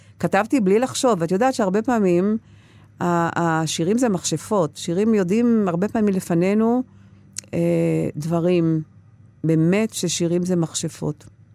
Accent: Gedera, Central District, Israel; וגם היא סיימה את חייה בגדרה, בסנטוריום בגדרה, המקום שגדלתי בו

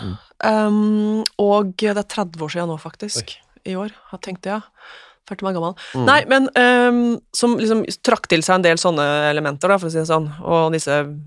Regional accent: Hamar, Innlandet, Norway; Du, den kommer fra, altså jeg vokste opp på Hamar.

